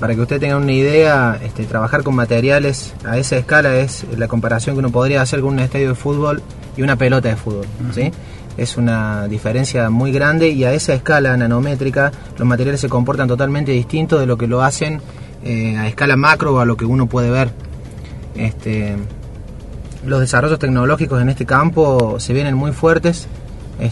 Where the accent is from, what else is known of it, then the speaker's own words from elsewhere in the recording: Río Cuarto, Córdoba, Argentina; soy de Río Cuarto.